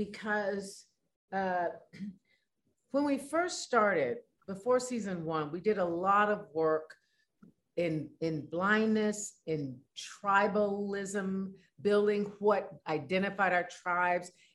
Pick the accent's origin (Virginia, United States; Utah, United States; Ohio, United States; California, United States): California, United States; but being a Californian, we just get things, we're closer to farms.